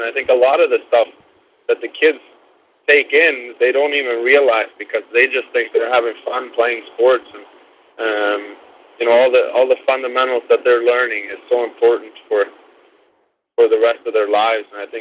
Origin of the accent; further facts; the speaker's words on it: Winnipeg, Manitoba, Canada; I've known since I grew up in Winnipeg.